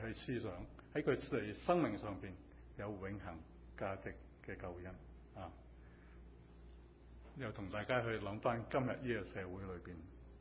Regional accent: Hong Kong; 特别我们中国人呢，或者我们香港人呢，是特别喜欢吃东西

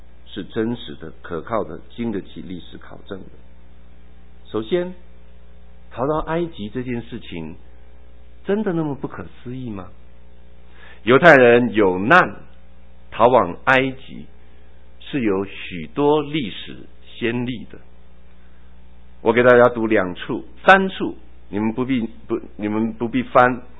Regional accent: Taiwan; 假设有一天我回台湾，我要去找我曾经住过的地方，我要在那边登记户口，我知道我住过那个地方。

